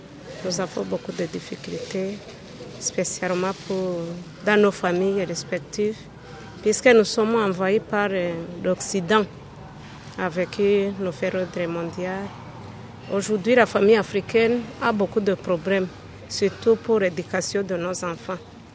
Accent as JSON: {"language": "French", "country": "Rwanda", "lives_now": "Cotonou, Benin", "said": "je suis rwandaise. Je suis à l'Institut Pontificale Jean-Paul II à Cotonou."}